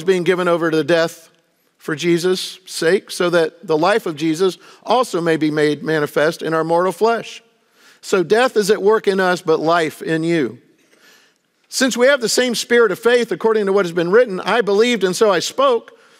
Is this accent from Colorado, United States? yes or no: no; Florida, United States; Now, I'm from Florida. I don't know anything about earthquakes.